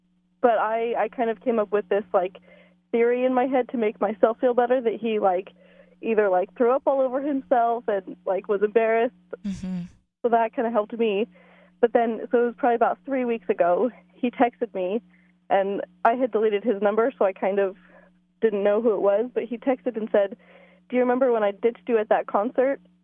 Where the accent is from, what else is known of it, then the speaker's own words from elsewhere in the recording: Salt Lake City, Utah, United States; Salt Lake.